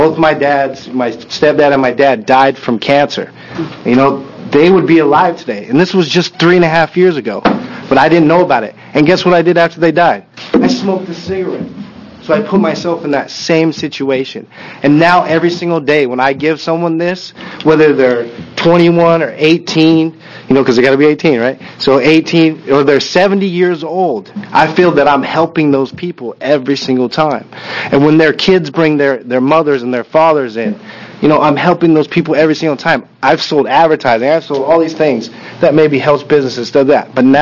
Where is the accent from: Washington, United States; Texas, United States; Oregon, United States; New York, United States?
Washington, United States; now in Hawaii, United States; No, from Washington.